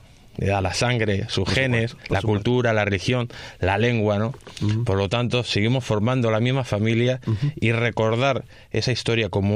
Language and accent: Spanish; Madrid, Community of Madrid, Spain; born there; yo nací en Madrid.